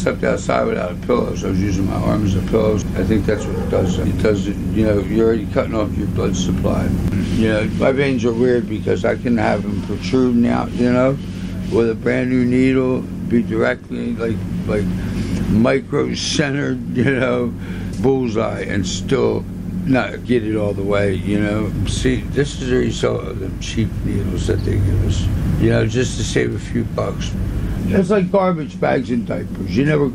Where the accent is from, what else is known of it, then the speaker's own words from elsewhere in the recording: Florence Township, United States; Florence Township.